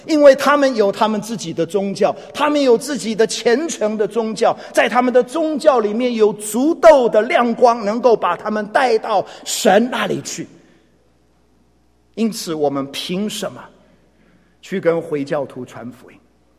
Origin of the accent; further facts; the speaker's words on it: Taiwan; 我想只要从台湾来的人，这就一点对我们而言不陌生，对不对？